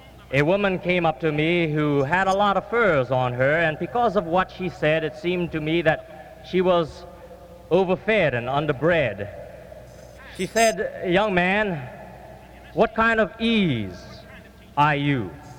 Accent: Wahiawa, Hawaii, United States; to hold Christian services in a little open-air pavilion in my hometown in Wahiawa, Hawaii.

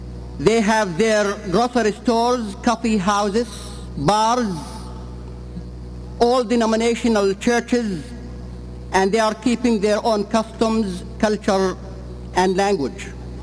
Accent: Jordan; English is a second language; moved away as an adult; now in United States; I am a Jordanian Arab who came to know Christ through an American missionary in my hometown. It was through the provision of God that I came to this country for education, my wife and I, through college in Georgia and New Orleans Seminary.

